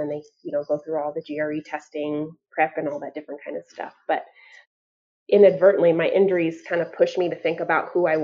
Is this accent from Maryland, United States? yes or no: no; Aurora, Colorado, United States; I'm born and raised in Colorado, in Aurora, come from a biracial family. So my mom is white and my dad is black